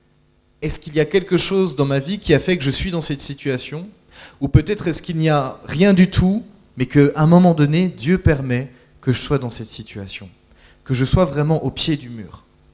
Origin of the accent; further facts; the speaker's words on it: Montbéliard, Bourgogne-Franche-Comté, France; je suis originaire de Montbéliard. J'ai été exilé pendant un temps certain au pays de la choucroute, l'Alsace